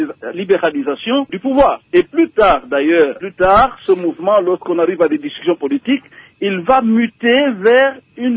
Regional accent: DR Congo; Alors cette vague a amené chez nous au Congo notamment la question de savoir si

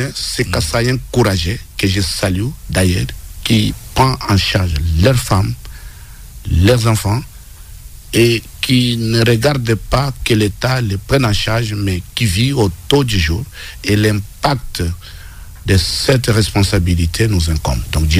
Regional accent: DR Congo; Mais je suis là, en tant que Congolais de père de mère, pour accompagner la vision du président de la République

